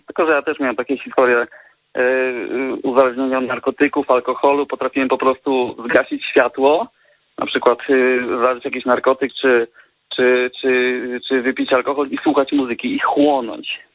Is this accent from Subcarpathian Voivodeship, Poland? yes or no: yes; Subcarpathian Voivodeship, Poland; jestem z Podkarpacia.